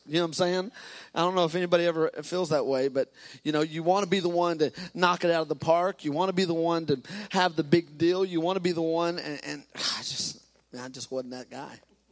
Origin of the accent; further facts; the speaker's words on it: Waco, Texas, United States; I'm from Texas. I had roots in Texas.